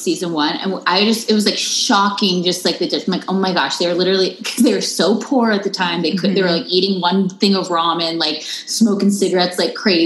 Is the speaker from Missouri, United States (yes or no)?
no; Irvine, California, United States; Orange County. So I grew up in Irvine